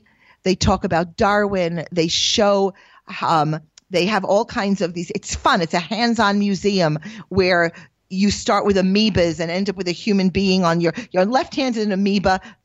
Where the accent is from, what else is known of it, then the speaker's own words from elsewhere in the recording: Jerusalem, Jerusalem District, Israel; So I was there, and because I came from Jerusalem, I was like a rock star.